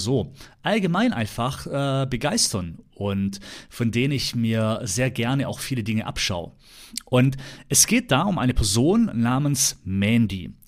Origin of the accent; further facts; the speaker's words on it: Ravensburg, Baden-Württemberg, Germany; Also, ich komme aus Ravensburg